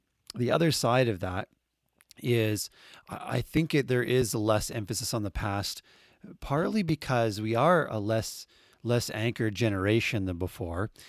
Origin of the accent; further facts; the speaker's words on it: New Brunswick, Canada; growing up in New Brunswick, where I did, your family was all around you, which then included other people's families all being around you as well.